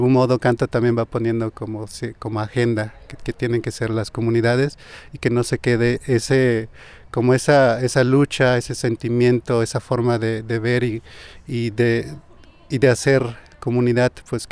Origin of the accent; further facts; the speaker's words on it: Huayacocotla, Veracruz, Mexico; soy del norte de Veracruz, de Huayacocotla.